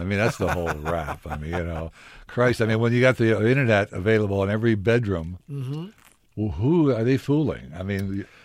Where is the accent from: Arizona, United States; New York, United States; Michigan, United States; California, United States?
Michigan, United States; Grand Rapids; I was raised in Grand Rapids, Michigan.